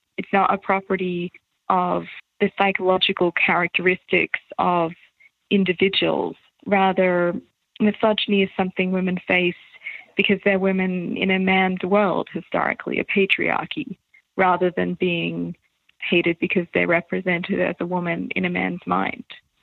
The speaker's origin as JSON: {"language": "English", "country": "Australia", "said": "For those listeners who aren't familiar, as I wasn't being Australian"}